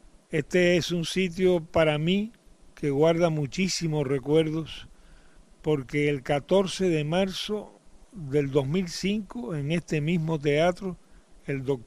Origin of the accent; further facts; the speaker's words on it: Santa Clara, Villa Clara, Cuba; born there; desde Santa Clara hasta Caibarién, donde nació mi madre y donde nací yo, en Santa Clara.